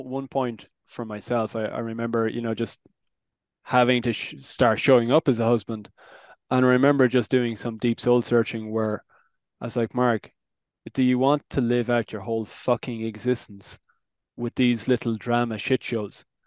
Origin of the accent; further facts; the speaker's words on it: Ireland; I come from Ireland.